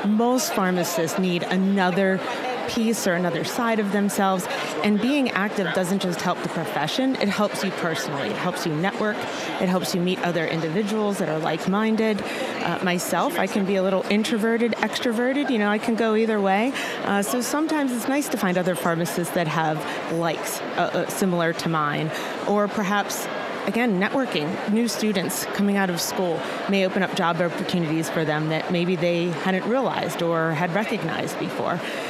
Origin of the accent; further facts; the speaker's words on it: Pittsburgh, Pennsylvania, United States; I know I'm from Pittsburgh, Pennsylvania.